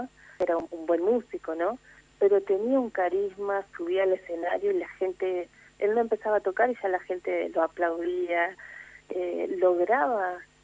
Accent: La Paz, Entre Ríos, Argentina; Nos hace bien, sí, como paceños, también como entrerrianos

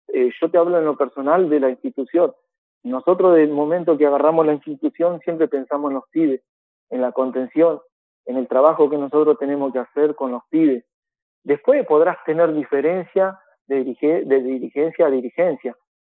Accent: Ingeniero Jacobacci, Río Negro, Argentina; somos hijos de Jacobacci. Y no hay nada más lindo que ir un fin de semana al estadio municipal que nuestro, que de nuestro pueblo

